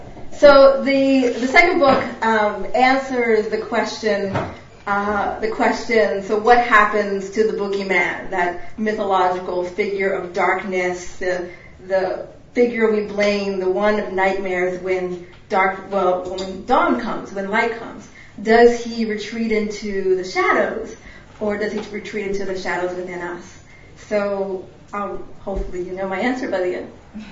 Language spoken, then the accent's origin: English; Philadelphia, Pennsylvania, United States; now in Montana, United States; And on the news, there is some news from home, from Pennsylvania. I'm originally from Philadelphia.